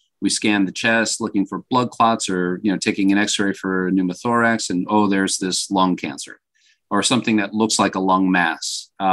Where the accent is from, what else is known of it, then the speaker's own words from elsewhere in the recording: Ireland; I'll give you the shorthand version as much as an Irishman can.